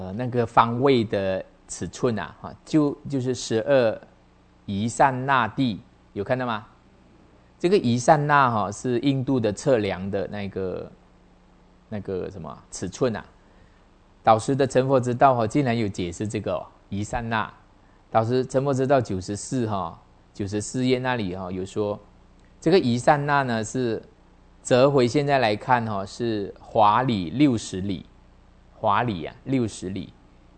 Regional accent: China; 但是我们中国人还是很多这种中国传统的机会

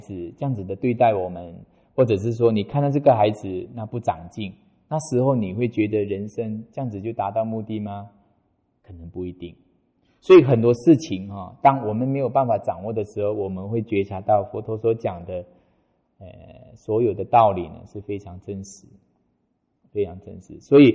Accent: Malaysia; 我们马来西亚人

